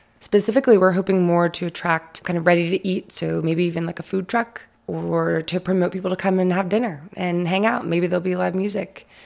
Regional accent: Nashville, Tennessee, United States; also born or lived in California; I grew up in Nashville, Tennessee. Went to school at the University of Virginia and recently moved to just south of Boulder in Bath County with my fiance, William Hodges, and which is why I'm here. We moved here from California.

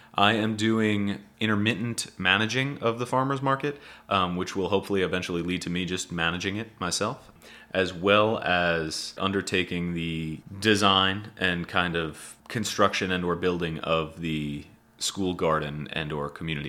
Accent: New York, United States; now in Monterey, United States; I am from Long Island, New York, and I just moved down here with my family about 2 months ago.

